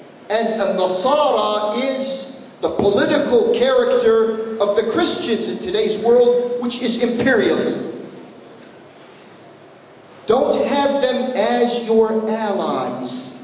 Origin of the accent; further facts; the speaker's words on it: United States; whether we're Americans, I'm an American, or whether we're Canadians